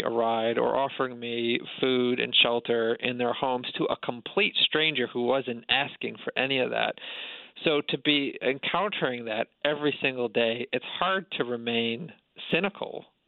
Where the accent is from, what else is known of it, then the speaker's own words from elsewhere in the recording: New York, United States; I'm a suburbanite from New York. That's where I grew up, and I'd never even, you know, touched a cow.